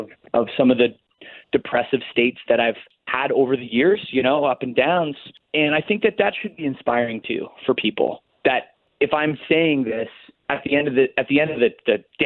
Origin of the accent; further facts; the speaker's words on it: Canada; No, I mean, I'm Canadian